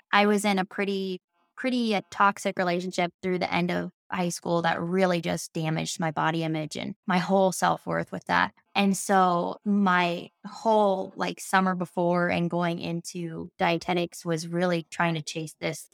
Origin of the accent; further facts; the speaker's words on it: Ohio, United States; Yeah, I'm from like central Ohio originally.